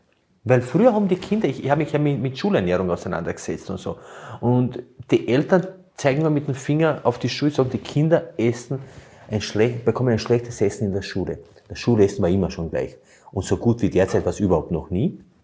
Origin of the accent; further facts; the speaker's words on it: Burgenland, Austria; Bei uns im Burgenland hat es so Erdäpfelspalten.